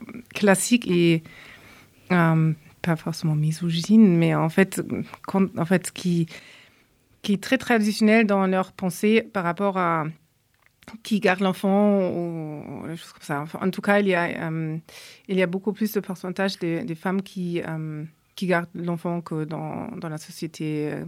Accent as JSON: {"language": "French", "country": "Germany", "second_language": "French", "lives_now": "Die, France", "said": "Moi, je suis allemande et donc j'ai des liens avec Berlin. Et depuis que je suis à Die, ça veut dire qu'il y a 8 ans"}